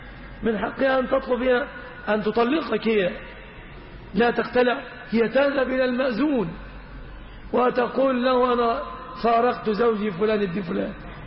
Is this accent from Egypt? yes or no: yes; Egypt; في بلادنا مصر